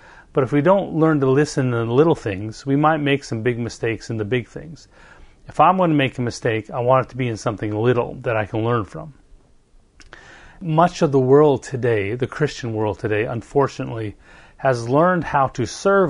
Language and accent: English; Canada; now in United States; I couldn't get a job being Canadian in the United States. I couldn't work.